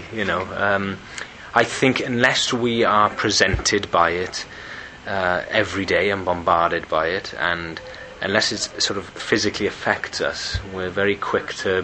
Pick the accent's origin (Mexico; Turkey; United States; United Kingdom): United Kingdom; Wales; You know, coming Welsh, coming from Wales, you know, and being Welsh, we all very proud of our singing heritage.